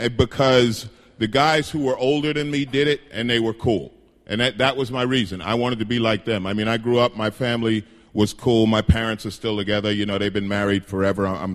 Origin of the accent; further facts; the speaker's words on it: New York, United States; I actually grew up here in New York. I grew up in Queens, so kind of home for the holidays and everything.